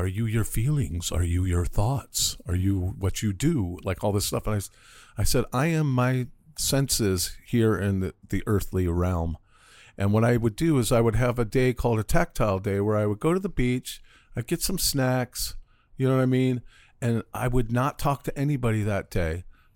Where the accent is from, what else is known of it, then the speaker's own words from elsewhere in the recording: St. Louis, Missouri, United States; I was living in St. Louis, Missouri. I was born in St. Louis.